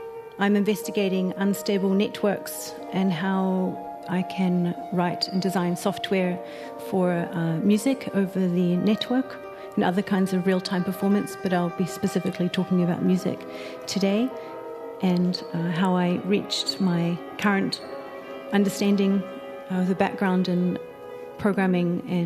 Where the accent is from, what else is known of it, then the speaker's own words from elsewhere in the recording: New Zealand; but I'm from New Zealand and it's always going to be 200 milliseconds